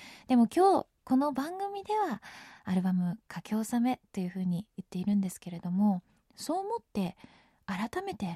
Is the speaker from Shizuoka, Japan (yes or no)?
no; Tokyo, Japan; 東京生まれ東京育ちのお姉さんが考えた